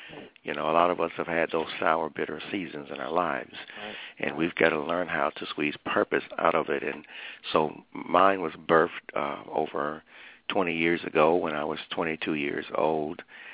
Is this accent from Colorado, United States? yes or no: no; Orlando, Florida, United States; Well, I was born in Orlando, Florida, and born and raised in the Church of God. and grew up in a singing family and military family